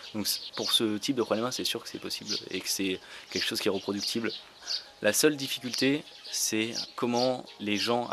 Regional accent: Marseille, Provence-Alpes-Côte d'Azur, France; j'ai 24 ans, je suis ingénieur, toujours étudiant à l'école polytechnique, je suis originaire du sud de la France, de Marseille.

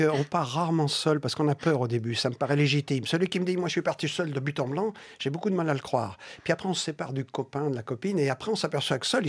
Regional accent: Paris, Île-de-France, France; le gars il me dit « tu viens d'où ?» Je viens de Paris.

